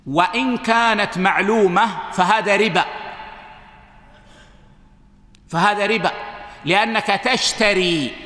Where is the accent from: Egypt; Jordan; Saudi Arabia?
Saudi Arabia; هذه صارت عندنا في السعودية ولا أدري حصلت عندكم